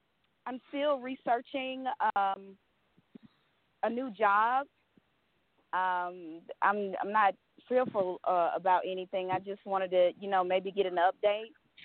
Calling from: Georgia, United States; I'm calling from Georgia.

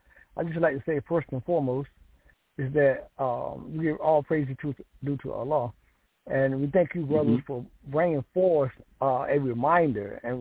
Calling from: Danville, Virginia, United States; I'm from the Danville, Virginia area.

